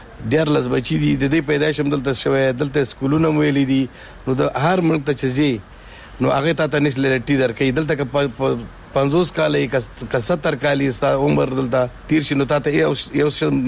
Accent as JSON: {"language": "Pashto", "region": "Kabul", "country": "Afghanistan", "also_born_or_lived": "Pakistan", "said": "زه ما پیدائش دلته شوی دا."}